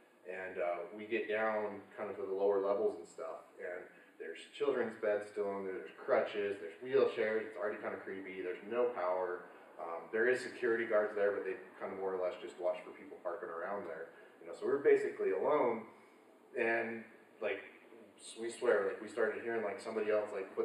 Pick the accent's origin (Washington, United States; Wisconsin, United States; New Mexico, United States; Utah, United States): Utah, United States; Salt Lake City; I am originally from Salt Lake. I went to high school, junior high up there